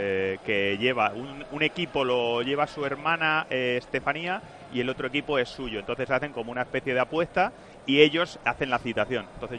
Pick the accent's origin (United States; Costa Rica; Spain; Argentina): Spain; born there; Menos mal que nacimos en España.